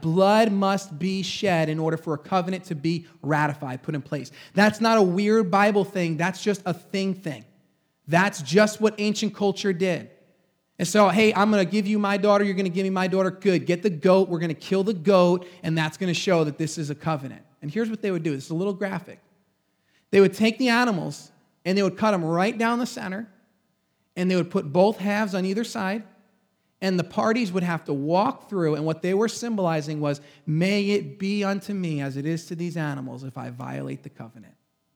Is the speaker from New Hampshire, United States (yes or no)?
no; New York, United States; for some reason, we don't like simple because we're from Long Island.